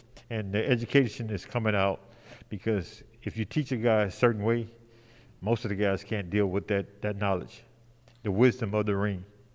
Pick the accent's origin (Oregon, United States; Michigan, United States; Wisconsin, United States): Michigan, United States; Detroit; because, you know, I'm from Detroit too